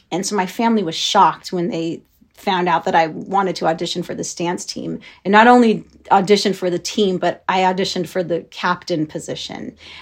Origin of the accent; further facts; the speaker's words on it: Los Angeles, California, United States; also born or lived in Kansas City, Missouri; So I was born in Kansas City, Missouri. We moved to Los Angeles, to California, when I was just 2 years old.